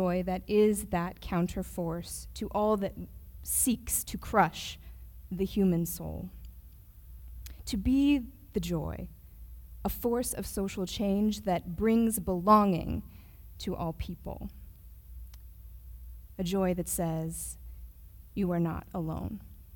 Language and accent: English; Arizona, United States; I am from Arizona, born and raised, and like every other U.S. state, Arizona is land that was taken from indigenous people.